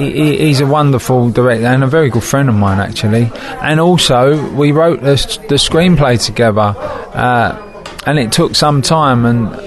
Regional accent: London, United Kingdom; I come from London, and a big urban city like

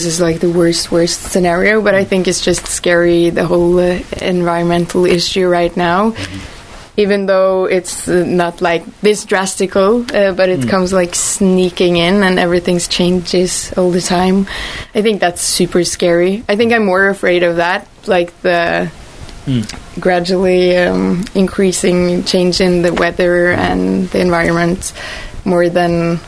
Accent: Oslo, Norway; I'm from Oslo, so that all happens in the coast, so we only get the money from it.

